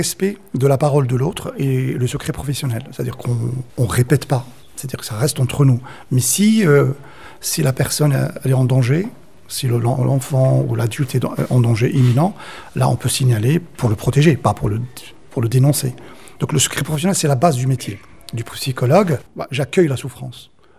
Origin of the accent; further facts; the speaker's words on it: Algeria; now in France; Quand j'étais enfant, dans mon quartier, moi, je viens d'Algérie, je viens d'un quartier populaire.